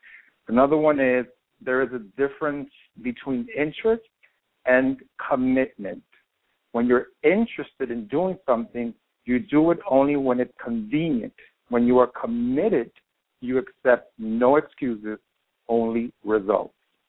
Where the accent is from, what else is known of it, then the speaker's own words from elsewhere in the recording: New York City, New York, United States; I live in New York City. I'm a child of immigrants from the Dominican Republic. I was raised in Washington Heights, where I have chosen to remain after I completed my academic studies.